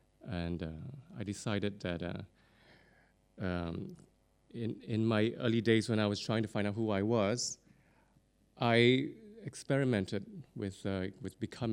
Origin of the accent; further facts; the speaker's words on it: Singapore; I did go to the Nanyang Academy when I was growing up in Singapore.